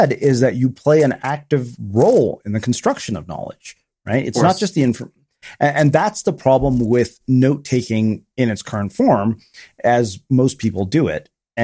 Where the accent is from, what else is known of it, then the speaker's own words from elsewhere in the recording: India; The fact that like I'm Indian and I can't say that with 100% certainty just proves our point.